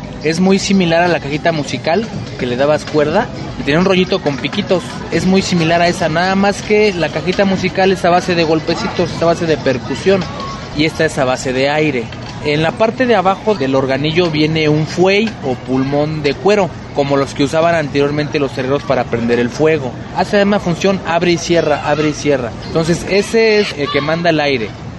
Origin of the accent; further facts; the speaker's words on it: State of Mexico, Mexico; soy organillero, vengo del Estado de México.